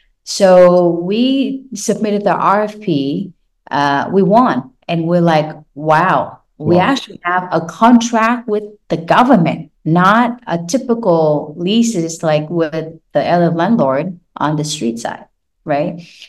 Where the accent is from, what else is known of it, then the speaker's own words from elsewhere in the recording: Oregon, United States; also born or lived in Seattle, United States; I think back when we moved from Seattle to Portland, back home, Oregon, that was 2006